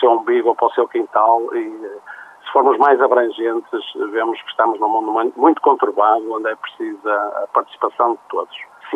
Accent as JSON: {"language": "Portuguese", "town": "Barcelos", "region": "Norte", "country": "Portugal", "said": "estamos a falar para as pessoas de Barcelos, por quem tenho muito carinho, porque continua a ser a minha terra, apesar de tudo, apesar de viver longe já há alguns anos, mas é sempre a minha terra."}